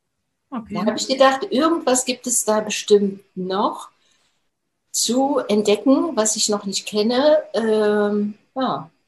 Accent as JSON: {"language": "German", "town": "Jena", "region": "Thuringia", "country": "Germany", "tie": "born or raised there", "said": "Ich bin gebürtige Thüringerin und habe auch die Thüringer Kost abbekommen in meinen jungen Jahren. Habe dann im Institut für Transfusionswesen gearbeitet, da in Jena. Also, ich komme aus Jena."}